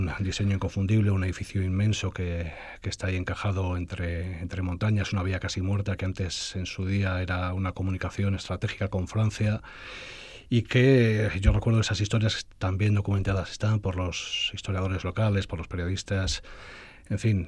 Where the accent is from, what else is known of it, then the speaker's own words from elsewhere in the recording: Galicia, Spain; El wolframio se extraía muy cerca de mi pueblo, hay una mina abandonada de wolframio, y se extraía en Galicia